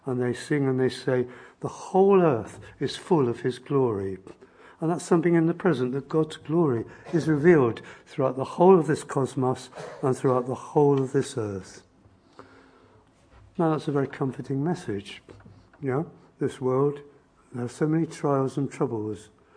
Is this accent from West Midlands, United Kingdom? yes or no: yes; Southam, West Midlands, United Kingdom; But I still remember the skies as I saw them in the Midlands, in my hometown of Southam, when I was a student